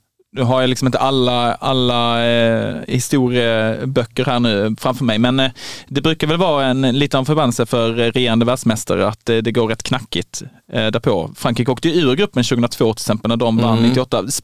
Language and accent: Swedish; Helsingborg, Skåne, Sweden; Men jag är uppvuxen i Helsingborg. Jag kan ju se Danmark varje dag över sundet.